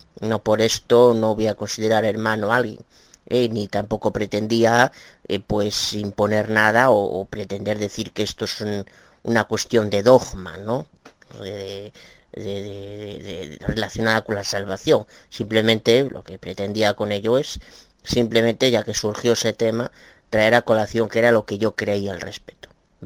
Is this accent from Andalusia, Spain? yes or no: no; Galicia, Spain; Soy abogada de Galicia, España.